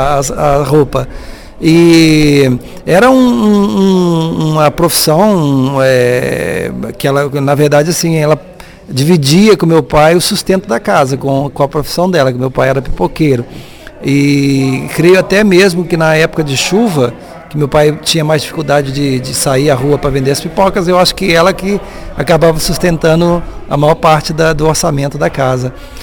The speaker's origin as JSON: {"language": "Portuguese", "town": "Cataguases", "region": "Minas Gerais", "country": "Brazil", "tie": "born or raised there", "said": "E na cidade onde nós estávamos, onde eu nasci, onde minha mãe e meu pai foram morar, Cataguases, mas uma região industrial"}